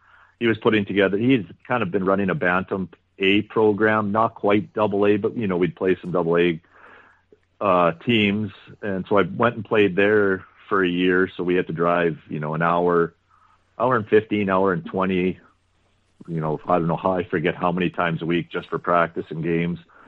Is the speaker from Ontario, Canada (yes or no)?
no; Kenaston, Saskatchewan, Canada; Well, I grew up here in Keniston.